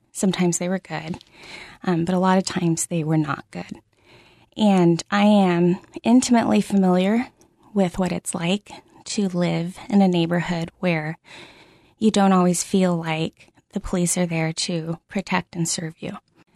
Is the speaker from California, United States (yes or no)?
yes; Santa Ana, California, United States; I grew up in Southern California in a largely Latino area called Santa Ana.